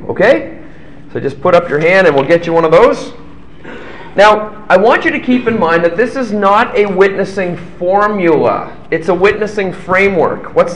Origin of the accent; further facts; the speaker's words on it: London, Ontario, Canada; my hometown of London, Ontario.